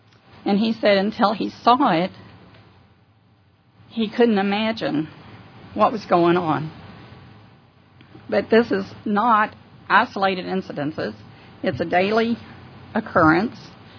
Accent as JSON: {"language": "English", "town": "Houston", "region": "Texas", "country": "United States", "said": "we've lived on the river since 1972. We came from Houston, and we were also river guides on the Rio Grande through Big Bend for 30 years"}